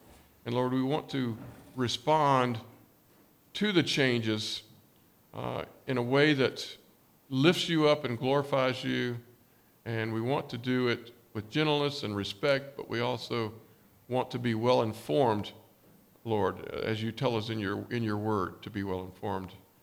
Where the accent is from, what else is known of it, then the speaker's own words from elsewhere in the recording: United States; born there; It's not because I was born in America.